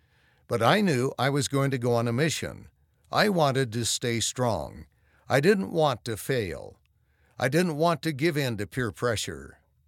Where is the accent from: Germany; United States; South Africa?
Germany; English is a second language; I had been introduced to it through Americans from a military base in my hometown in Germany. There was no German-speaking ward in my area